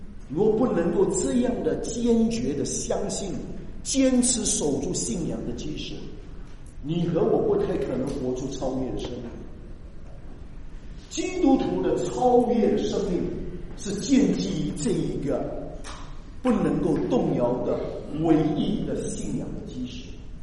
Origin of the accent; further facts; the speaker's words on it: China; 特别对我们华人的背景，我们中国大陆的背景，因为我们是相对论，应该是吧，我没有讲错哈，我们在相对的环境长大